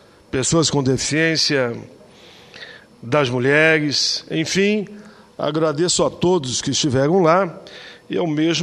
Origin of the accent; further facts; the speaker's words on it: Rio Grande do Sul, Brazil; eu sou do Rio Grande do Sul